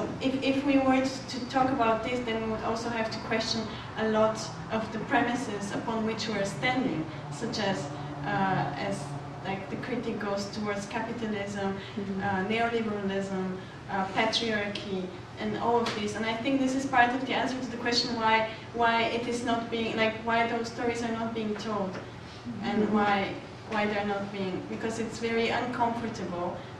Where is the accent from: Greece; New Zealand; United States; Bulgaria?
Bulgaria; now in Dortmund, Germany; I come from Bulgaria. I'm a PhD student here in Dortmund.